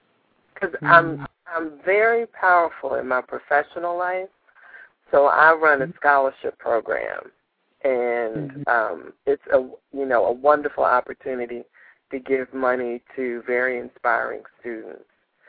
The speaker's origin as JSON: {"language": "English", "town": "Baltimore", "region": "Maryland", "country": "United States", "said": "Well, I'm from Baltimore. So I was part of the Baltimore host team."}